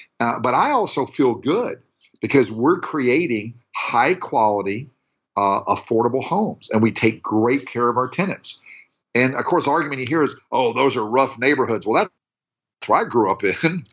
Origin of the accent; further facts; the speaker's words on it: Tennessee, United States; You know, I grew up in Tennessee, so $40,000 to me was like a mansion, you know, growing up.